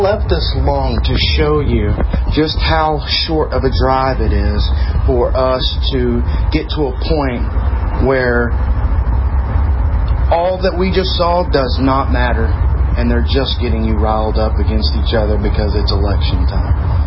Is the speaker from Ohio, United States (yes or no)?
no; Texas, United States; Hell, I'm from Texas. I'm in the middle no matter what usually